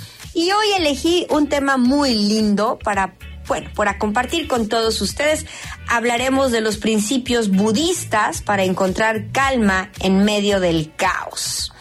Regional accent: Mexico; así somos los mexicanos.

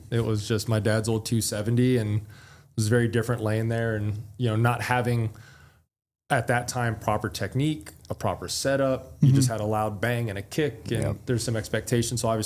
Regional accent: California, United States; Growing up in California, it was kind of difficult.

